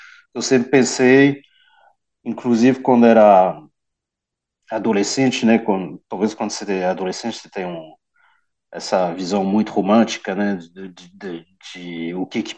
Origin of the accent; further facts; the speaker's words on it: France; Portuguese is a second language; eu sou franco-brasileiro, né? Minha mãe é brasileira, mas eu nasci na França, sempre cresci na França, tudo isso, mas ia para o Brasil regularmente, nas férias, todo ano, tudo isso, quando eu era criança